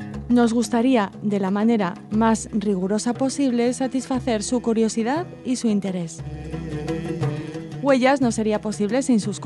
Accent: Tegueste, Canary Islands, Spain; Soy de Tegueste, Tenerife.

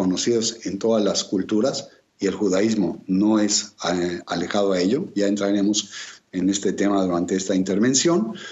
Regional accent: Mexico; Sí, en México el culto a la muerte es parte de un patrimonio cultural muy bien preservado.

